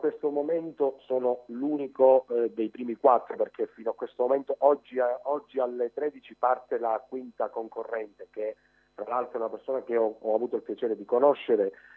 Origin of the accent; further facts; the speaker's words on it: Acri, Calabria, Italy; Sono calabrese, Acri in Calabria, quindi sono fiero di essere calabrese come tutti i calabresi.